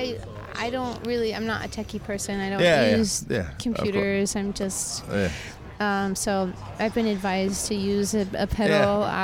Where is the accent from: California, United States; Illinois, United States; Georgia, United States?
California, United States; Walnut Creek; also born or lived in Alameda; Well, I was born in Alameda. I always lead with that. But I grew up in Walnut Creek.